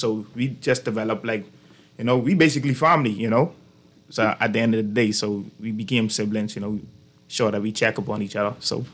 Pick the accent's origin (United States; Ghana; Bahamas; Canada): Bahamas; New Providence; born there; I was born in Bacardi Road. So my auntie always tells me the story. I wasn't born in PMH, so the ambulance never came on time. So I have a connection to the Bacardi Road, the Haitian village area.